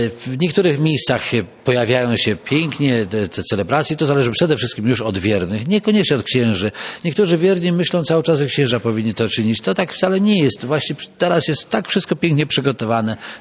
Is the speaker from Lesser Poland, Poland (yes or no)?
no; Sianowo, Pomeranian Voivodeship, Poland; Ja się wychowałem właśnie w parafii Sianowskiej, tam gdzie jest sanktuarium Królowej Kaszub.